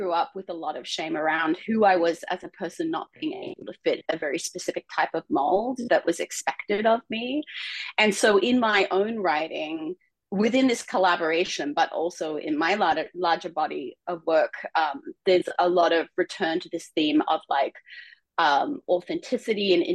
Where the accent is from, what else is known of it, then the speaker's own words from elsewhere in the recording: Australia; Yeah, I mean, I'm Australian, in case you haven't noticed, and mm-hmm. I was raised in an environment that was confusing for me in many ways